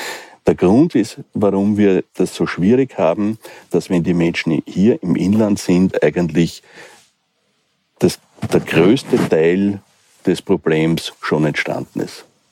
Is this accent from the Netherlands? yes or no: no; Wiener Neustadt, Lower Austria, Austria; Ich komme aus Wiener Neustadt.